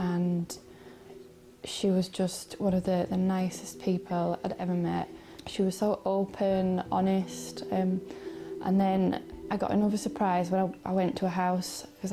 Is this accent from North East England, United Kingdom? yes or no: yes; Redcar, North East England, United Kingdom; I was born in 1985 in Redcar, which is just near Middlesbrough. I was brought up in a normal working class background.